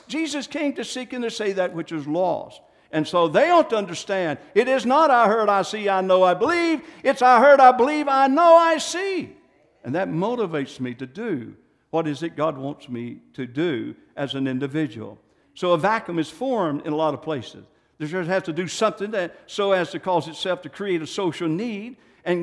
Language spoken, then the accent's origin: English; United States; born there; just because I was born in America does not make me a saint